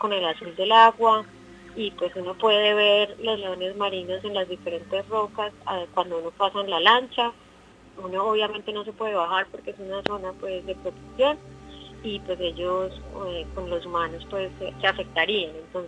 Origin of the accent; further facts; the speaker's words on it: Colombia; soy de Colombia, soy ingeniera ambiental.